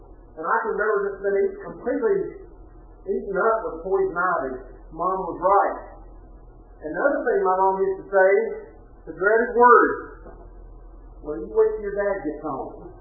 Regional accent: West Virginia, United States; We were raised down in Boone County, West Virginia.

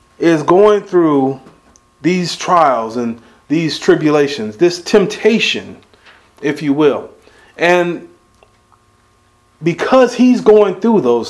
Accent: United States; You know, growing up in America, many of us have gotten accustomed to our modern day comforts and luxuries.

